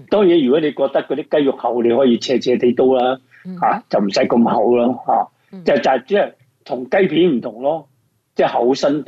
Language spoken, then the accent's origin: Cantonese; Guangdong, China; 通常我哋广东人都中意即系食呢个小炒嘅